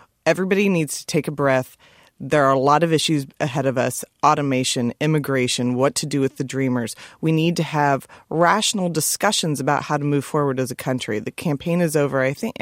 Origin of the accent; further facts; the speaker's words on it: Kansas, United States; you know, I grew up in Kansas, and I can tell you going from San Francisco to Kansas is a pretty major difference right now.